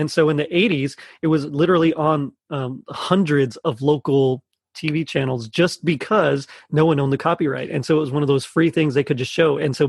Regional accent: Texas, United States; and I'm from actually South Texas

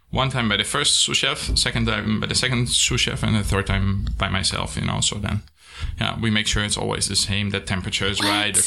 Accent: Green Heart, Netherlands; English is a second language; And as I said, I'm from the Green Heart. So in the Green Heart, it's very famous that there's a lot of flower business.

